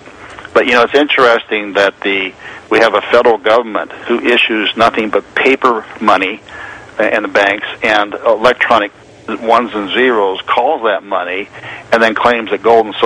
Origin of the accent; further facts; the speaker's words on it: Pocatello, Idaho, United States; born there; I was born in Pocatello, Idaho. My best summers were spent with my grandmother.